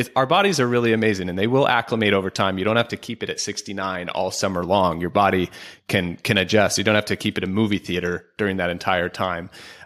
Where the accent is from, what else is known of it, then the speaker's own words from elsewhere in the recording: Oregon, United States; And I'm from Oregon, and I just about died the first time I went down there.